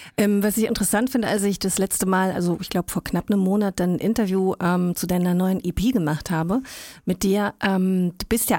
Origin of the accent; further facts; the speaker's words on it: Luxembourg; also ich komme ja aus Luxemburg